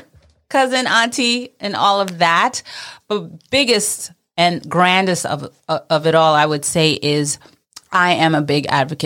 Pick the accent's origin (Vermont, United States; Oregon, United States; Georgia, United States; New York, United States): New York, United States; New York City; I'm Mrs. New York American 2020, and I am a Brooklyn girl. Born and raised in Brooklyn, and specifically Flatbush.